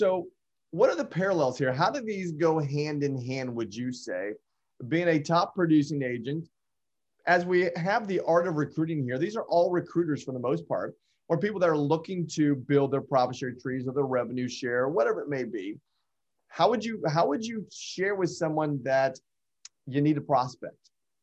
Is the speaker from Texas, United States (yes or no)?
no; Indiana, United States; also born or lived in Los Angeles; I was relatively new to the area, even though I was from Indiana, because I'd been in Los Angeles for 10 years